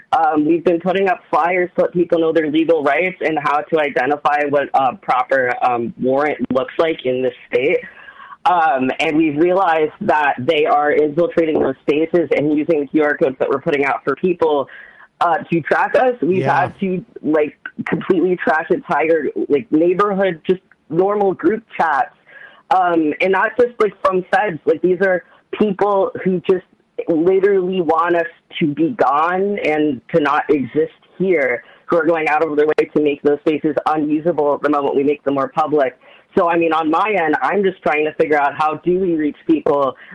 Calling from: New York, United States; I'm actually in New York. I'm sorry, we're doing an Oops All New York right now

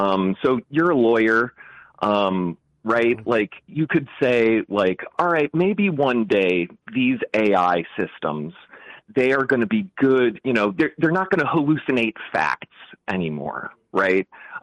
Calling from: Brooklyn, New York, United States; I'm in Brooklyn.

